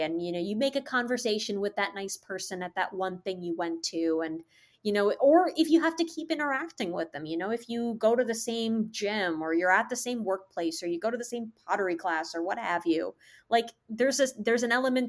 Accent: Chicago, Illinois, United States; Like, as I'm from the Chicago, I looked at my debit card

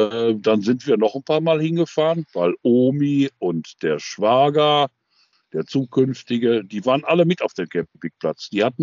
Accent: Dortmund, North Rhine-Westphalia, Germany; also born or lived in Schwerte; Ich bin in Schwerte-Ruhr entstanden. Also da bin ich irgendwann mal geboren worden. Ich bin eigentlich ein kleiner Dortmunder gewesen und bin dann von Dortmund aus nach Gelsenkirchen gezogen.

